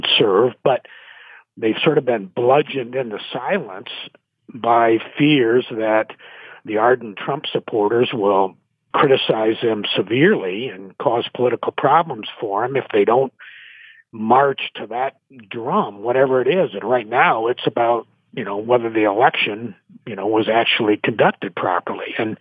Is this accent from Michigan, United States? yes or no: yes; Michigan, United States; I'm from West Michigan, and there's still a strong pro-life movement here